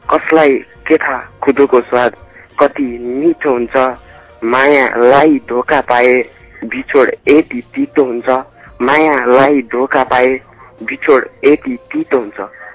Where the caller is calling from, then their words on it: Kurintar, Bagmati, Nepal; म कुरिन्टार रोड